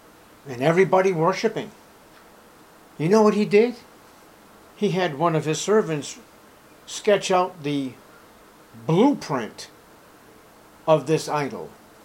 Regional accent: Boston, Massachusetts, United States; like when I grew up in Boston, everyone's garden had a little niche with a statue of the Virgin Mary holding a baby Jesus.

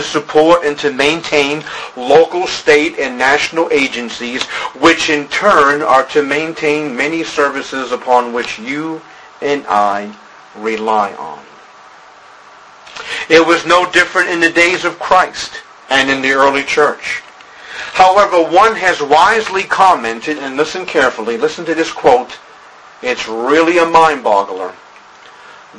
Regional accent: Boston, Massachusetts, United States; while growing up in Boston, Massachusetts, one popular school field trip was to walk the historical Freedom Trail.

